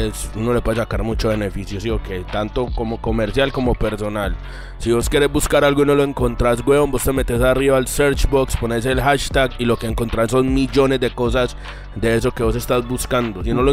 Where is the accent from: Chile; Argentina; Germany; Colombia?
Colombia; Pues digo colombianos, nosotros somos colombianos.